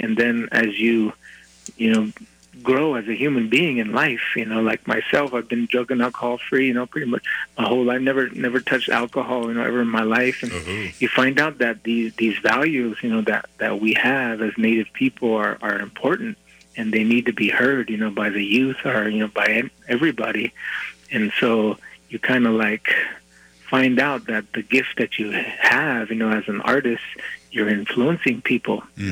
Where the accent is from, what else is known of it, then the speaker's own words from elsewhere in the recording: Montana, United States; My clan is the Yashichita, which is the Big Lodge clan. And so I come from the Crow Nation, which is, you know, Crow is the mistranslation of our people. Apsaloga is the correct name for our people.